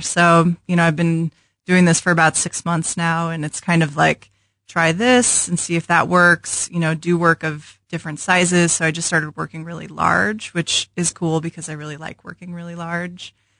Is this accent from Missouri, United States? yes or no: yes; St. Louis, Missouri, United States; Yeah, I grew up in St. Louis, so okay. I had gone to KU, but Kansas City was kind of a new animal for me.